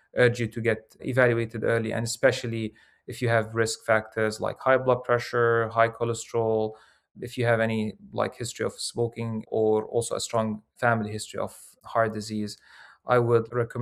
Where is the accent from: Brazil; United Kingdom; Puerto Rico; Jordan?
Jordan; English is a second language; moved away as an adult; now in United States; So I'm originally from Jordan. I did my medical school back there.